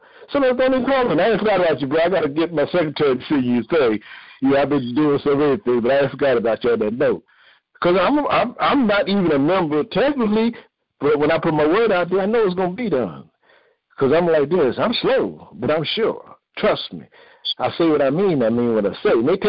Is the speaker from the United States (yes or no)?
yes; East Coast, United States; I come from the East Coast.